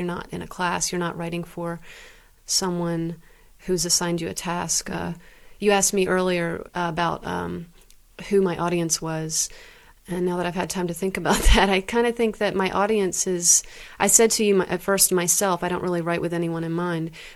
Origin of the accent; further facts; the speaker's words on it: United States; I have a certain awareness of being an American who is subjected to lots of public discourse